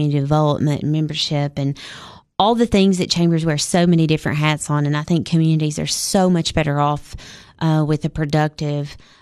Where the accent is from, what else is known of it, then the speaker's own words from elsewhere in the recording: McKee, Kentucky, United States; So I grew up in a small town called McKee, Kentucky. We had one traffic light